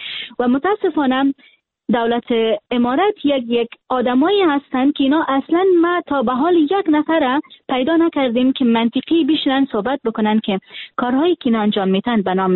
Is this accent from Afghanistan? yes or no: yes; Afghanistan; من حیث یک دختر افغان که در افغانستان تولد شدیم و در افغانستان خاطره دارم، در افغانستان بزرگ شدیم و امروز خواهر و برادر ما فامیل من و در افغانستان هستن.